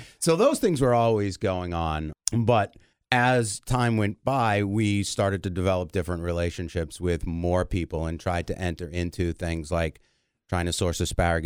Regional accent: Milford, Massachusetts, United States; grandparents owned a restaurant in my hometown, and my mom lived up above it in Milford, Mass.

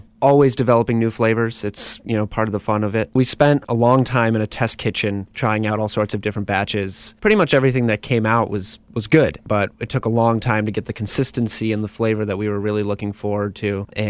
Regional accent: Northampton, Massachusetts, United States; That's correct. I grew up here in Northampton, coming back from Boston. You know, we decided to bring something that we loved back to our hometown.

